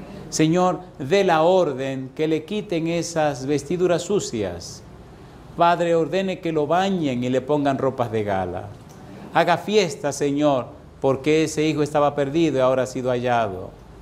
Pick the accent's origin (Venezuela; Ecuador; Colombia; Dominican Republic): Dominican Republic; que en el cielo sepan que somos dominicanos, compadre.